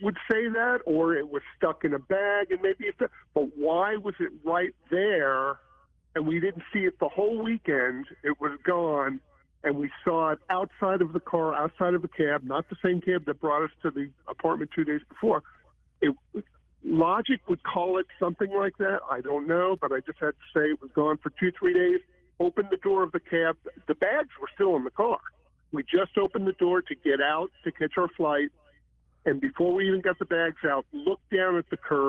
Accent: New York, United States; I'm originally from New York. We both flew to New York to see family, and we were staying with my sister in Manhattan.

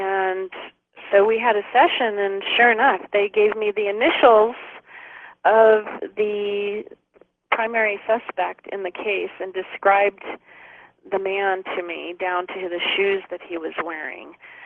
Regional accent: California, United States; I grew up in Southern California, just about a half an hour from Disneyland

